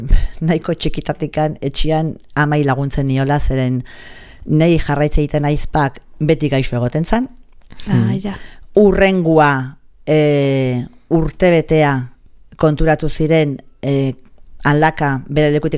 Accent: Ugaldetxo, Basque Country, Spain; born there; ni jaio nintzen maiatzako 31, 59an, Ugaldetxon

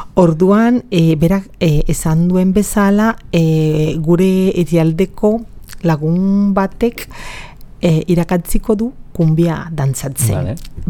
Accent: Colombia; Bueno, ni Kolombiakoa naiz

